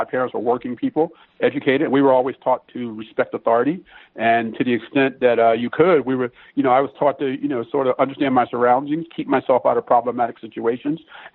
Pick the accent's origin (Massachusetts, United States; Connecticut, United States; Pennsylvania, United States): Pennsylvania, United States; Philadelphia; growing up in Philadelphia, I was familiar with all the stories about policing and Frank Rizzo and the past through my parents and family members and others.